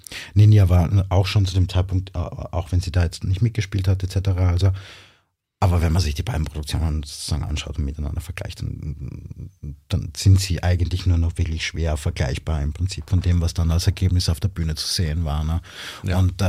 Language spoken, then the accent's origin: German; Styria, Austria; Aber ich bin aus dem Murtal und du bist aus dem Ennstal.